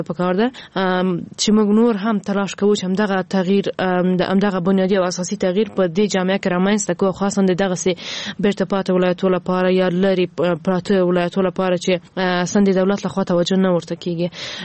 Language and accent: Pashto; Ghazni, Afghanistan; ما په خپل ولایت کې چې زه هم د غزنی یم